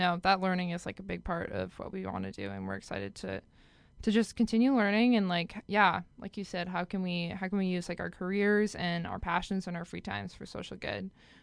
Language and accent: English; Minnesota, United States; I'm a senior at Vanderbilt. I'm studying political science, economics, and Spanish. I'm from Minnesota.